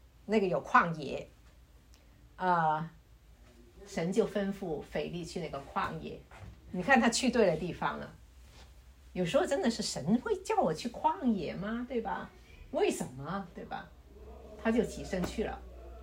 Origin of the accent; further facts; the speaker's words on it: Guangzhou, Guangdong, China; now in Fresno, United States; 我是95年来的。95年我来到这里，我是从广州来的，一来到佛山广州那么繁华的珠江三角洲，居然来到我们 Fresno 这个农村。